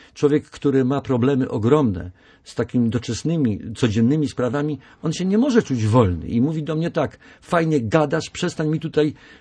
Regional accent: Nowy Staw, Pomeranian Voivodeship, Poland; born there; Nowego Stawu, Malborka, tam gdzie się urodziłem, w Nowym Stawie

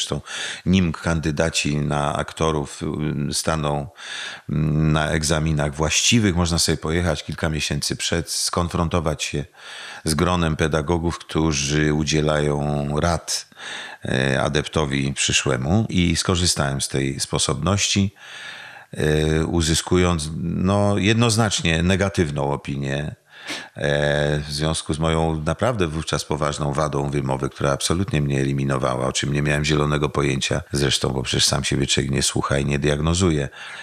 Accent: Brzeziny, Łódź Voivodeship, Poland; pochodzę z Brzezin, to jest 20 kilometrów od Łodzi.

